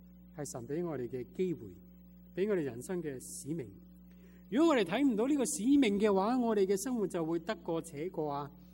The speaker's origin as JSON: {"language": "Cantonese", "country": "China", "lives_now": "United States", "said": "而且神我哋做我哋系讲广东话嘅中国人"}